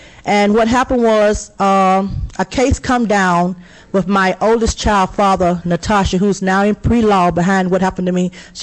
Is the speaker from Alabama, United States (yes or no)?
yes; Mobile, Alabama, United States; I'm from Mobile, Alabama. I'm a 44-year-old single mother.